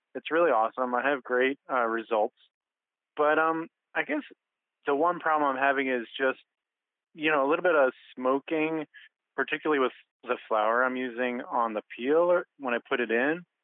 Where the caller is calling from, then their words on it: New Paltz, New York, United States; I'm calling from New Paltz, New York.